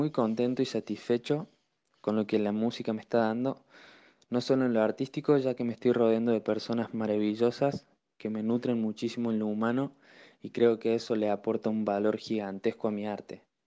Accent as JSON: {"language": "Spanish", "town": "Santa María de Punilla", "region": "Córdoba", "country": "Argentina", "said": "Soy de Santa María de Punilla, Córdoba, Argentina"}